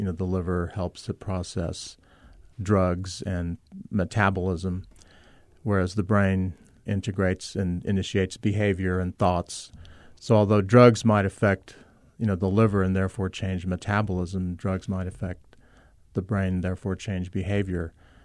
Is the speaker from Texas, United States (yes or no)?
yes; Del Rio, Texas, United States; So I grew up in Del Rio on the border, and my high school colleagues, the popular ones, would go across the border and, to have fun and drink.